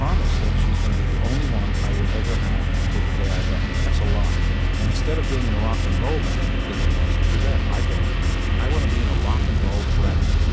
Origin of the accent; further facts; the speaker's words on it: Israel; I come from Israel.